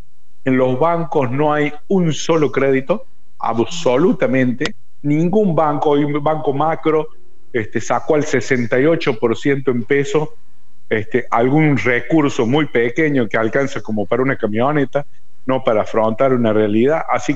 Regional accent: Argentina; El tema es que no es como somos los argentinos

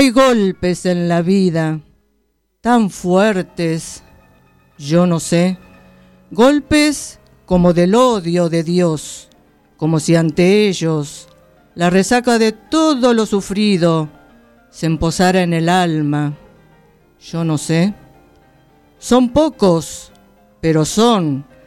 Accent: Monte Grande, Buenos Aires Province, Argentina; born there; Nací en Monte Grande, en la provincia de Buenos Aires. Es ajá. la zona sur. Allí nací yo.

